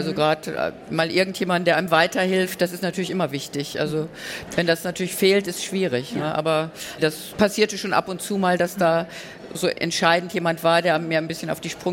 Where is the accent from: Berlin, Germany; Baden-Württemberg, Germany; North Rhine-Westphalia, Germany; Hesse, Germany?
North Rhine-Westphalia, Germany; ich komme aus dem Ruhrgebiet, bin in Mahl geboren